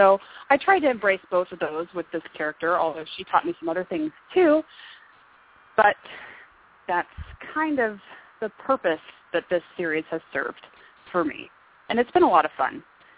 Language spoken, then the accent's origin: English; California, United States; yeah, see, we're from Northern California, so the stuff I've been to was in that area.